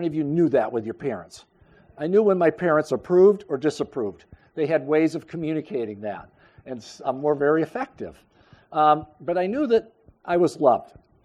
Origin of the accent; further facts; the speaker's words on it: Falmouth, Maine, United States; now in Durham, United States; I never lived in Durham growing up. I grew up in Falmouth. We drove up here to church every Sunday. And we had a lot of friends and family in the Durham-Lisbon area